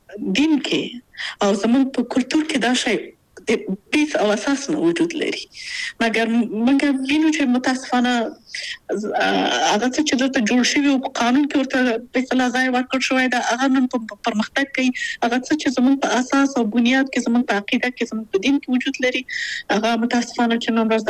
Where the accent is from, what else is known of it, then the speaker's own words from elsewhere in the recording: Afghanistan; moved away as an adult; now in Austria; دا هغه وجداني مسولیت دی او دا غاړي کړه چې ما بیرته افغانستان ته بیایي او هغه نه پریږي هغه اړیکه شته